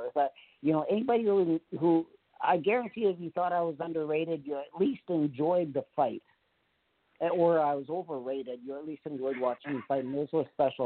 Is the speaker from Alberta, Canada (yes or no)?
yes; Edmonton, Alberta, Canada; I had the best newspaper articles since billions of them in my hometown in Edmonton and throughout Canada.